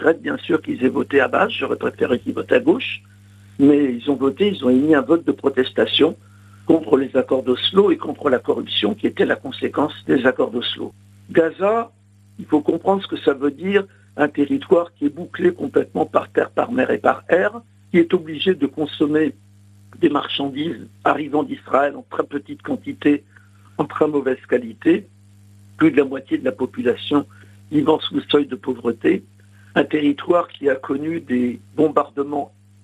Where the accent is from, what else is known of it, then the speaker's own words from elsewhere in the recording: France; puisque nous sommes Français